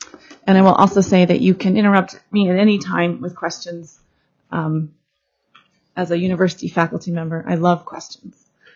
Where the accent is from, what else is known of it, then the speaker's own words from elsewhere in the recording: Anchorage, Alaska, United States; I am an Alaska kid. I was raised in Anchorage, and am happy to be back here in Alaska since 2014